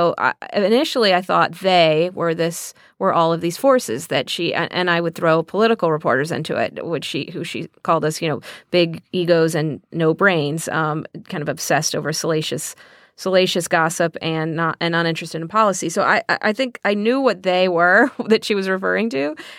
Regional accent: Texas, United States; when I was growing up in Texas, I really saw myself in Chelsea.

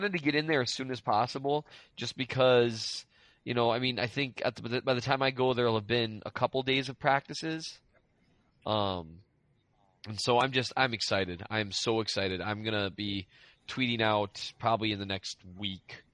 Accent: Minnesota, United States; I don't know. I'm from Minnesota, so.

